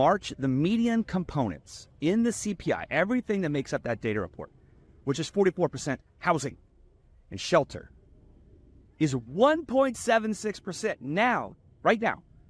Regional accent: Texas, United States; I'm from Texas. I get it.

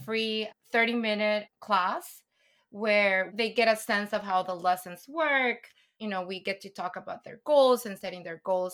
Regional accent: Guatemala; born there; first language Spanish; English is a second language; because I'm a Spanish speaker, you know, and I was born in Guatemala

